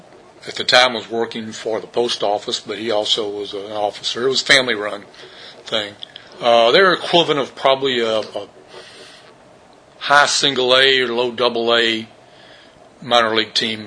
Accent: Port Arthur, Texas, United States; Well, I was born in Port Arthur, raised there, went to high school there, small Catholic high school called Bishop Byrne.

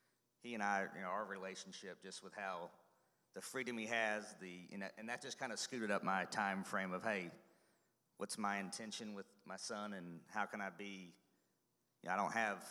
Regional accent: Arkansas, United States; I grew up in Arkansas. I have obviously some buddies from high school.

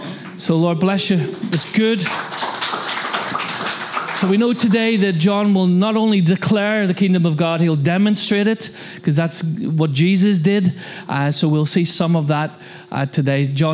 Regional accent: Ireland; I know I'm Irish, but I thought that was fairly obvious.

